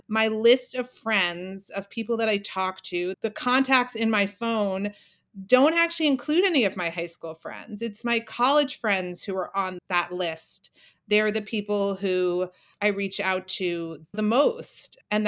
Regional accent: New York City, New York, United States; I grew up in New York City. I went to public school in New York City. I loved where I grew up.

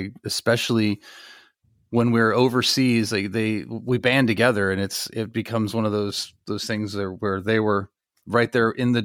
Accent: Ohio, United States; Growing up in Ohio, it was a little much to take it.

